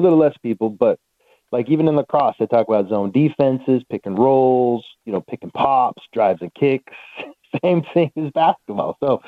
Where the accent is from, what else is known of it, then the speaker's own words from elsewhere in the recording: Wyoming, United States; In my small little corner of a place I grew up in Wyoming, we didn't have that. But as I moved to Southern California